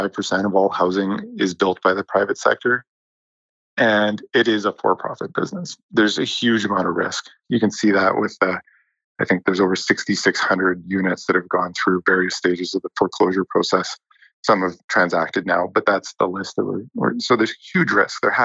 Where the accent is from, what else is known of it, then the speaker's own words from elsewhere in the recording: Winnipeg, Manitoba, Canada; I grew up in Winnipeg, hadn't traveled a lot.